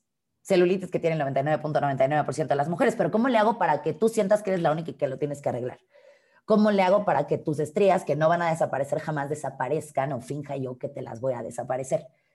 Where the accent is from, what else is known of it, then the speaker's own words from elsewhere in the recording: Mexico; soy una mujer mexicana de casi 32 años.